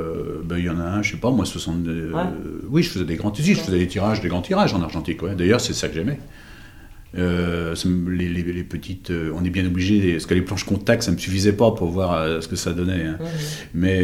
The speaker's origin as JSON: {"language": "French", "region": "Brittany", "country": "France", "said": "parce que je suis breton"}